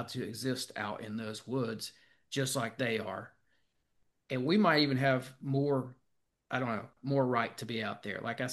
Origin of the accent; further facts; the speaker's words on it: Appalachia, United States; I just want to explain to people that we are three Appalachian boys.